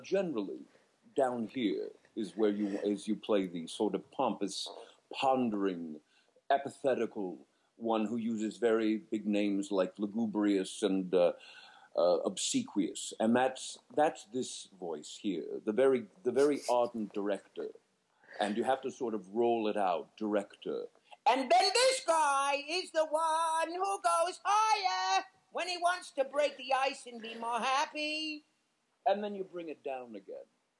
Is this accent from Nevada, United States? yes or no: yes; Las Vegas, Nevada, United States; And I was raised in Las Vegas, Nevada, and Jerry Lewis performed there a lot.